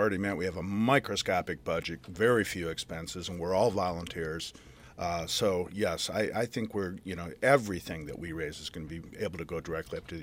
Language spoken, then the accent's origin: English; Flint, Michigan, United States; I was born and raised in Flint. Both my mother and father were born and raised in the city. My grandparents lived in the city. And sister still lives within the city.